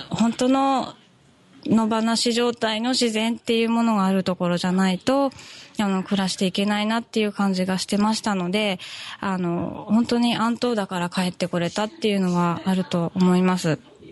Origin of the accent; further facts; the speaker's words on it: Germany; now in Japan; でもやっぱり実際十何年間もドイツに住んでて、まあドイツで育ったようなものですので、